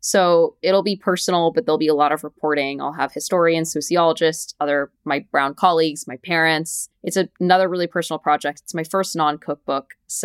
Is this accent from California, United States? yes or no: no; Houston, Texas, United States; I would love to write about this Mitai shop that I grew up going to in Houston.